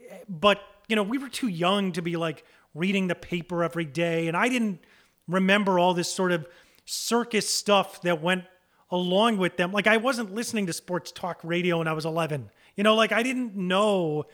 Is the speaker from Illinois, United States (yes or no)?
yes; Deerfield, Illinois, United States; But as a kid growing up in Deerfield, where they practiced